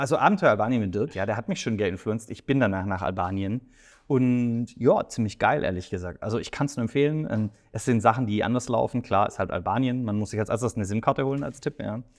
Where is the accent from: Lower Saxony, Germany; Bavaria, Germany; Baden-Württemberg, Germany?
Baden-Württemberg, Germany; accent: Swabian; Ich gehe auch sofort immer in meinen Dialekt rein, dass ich quasi sofort als Schwabe in Schwaben erkannt werde